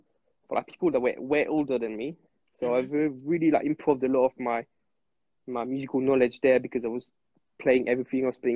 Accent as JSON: {"language": "English", "region": "Corsica", "country": "France", "second_language": "English", "said": "I'm from Corsica, so a small island like in the Mediterranean, and so there's not very a big club scene"}